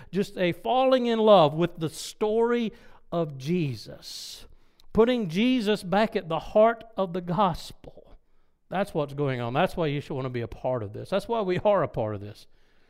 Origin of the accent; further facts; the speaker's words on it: South Carolina, United States; I was ready to fight because I grew up in South Carolina. You couldn't swing a dead cat without hitting a Baptist.